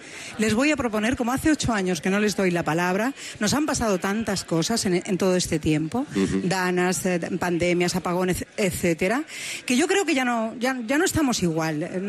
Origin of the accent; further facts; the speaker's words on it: Extremadura, Spain; una oyente, además paisana de mi tierra, Extremadura